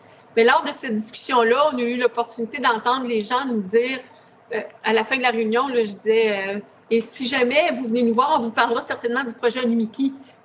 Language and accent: French; Quebec, Canada; les services qu'on a chez nous, au Témiscamingue.